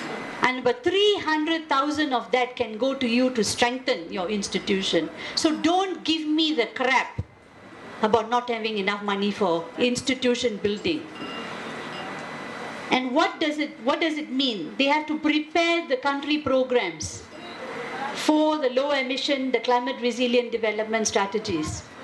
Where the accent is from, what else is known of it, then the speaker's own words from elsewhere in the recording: Malaysia; Like I come from Malaysia.